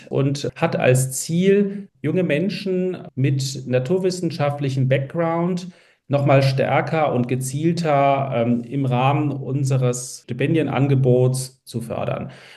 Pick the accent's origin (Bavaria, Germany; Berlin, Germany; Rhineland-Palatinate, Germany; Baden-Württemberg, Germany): Berlin, Germany; Geflüchteter aus Polen in den 80er Jahren nach West-Berlin ausgewandert oder geflohen. Ich bin dann in einem Asylantenheim, so hieß es damals, aufgewachsen in West-Berlin.